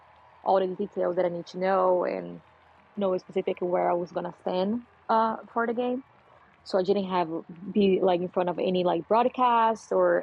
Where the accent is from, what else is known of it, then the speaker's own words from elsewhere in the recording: Brazil; now in Philadelphia, United States; Okay, so originally I'm from Brazil. I've been living in the US for the past 7 years. I live in Philly right now, so yeah.